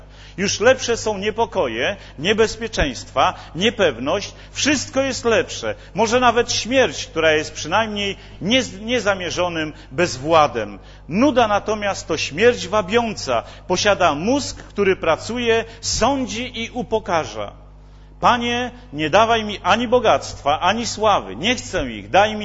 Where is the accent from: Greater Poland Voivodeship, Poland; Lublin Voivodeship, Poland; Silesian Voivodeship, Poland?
Silesian Voivodeship, Poland; U nas się na Śląsku mówi taką właśnie myśl